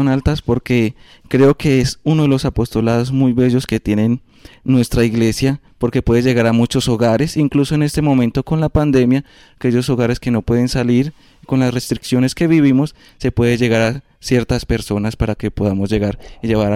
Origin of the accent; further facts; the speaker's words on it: Amalfi, Antioquia, Colombia; Bueno, mi pueblo es muy conocido así por la historia de lo que he llamado el Tigre de Amalfi